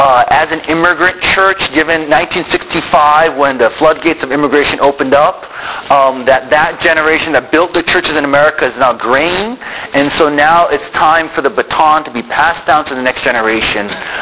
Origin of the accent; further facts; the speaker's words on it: Tokyo, Japan; And my wife and I both grew up in the mission field. I grew up in Tokyo, Japan. My parents are missionaries with the Christian Missionary Alliance from America to Tokyo as Koreans.